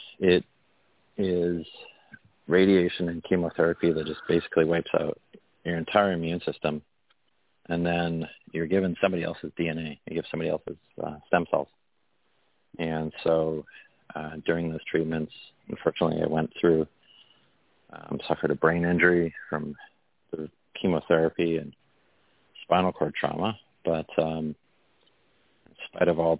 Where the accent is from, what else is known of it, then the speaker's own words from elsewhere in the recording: Canada; I'm Canadian, so I'm flexible.